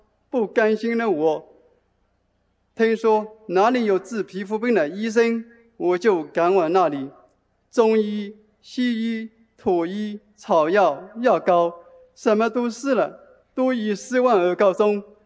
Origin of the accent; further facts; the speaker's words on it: Lisbon, Portugal; 我来自葡萄牙里斯本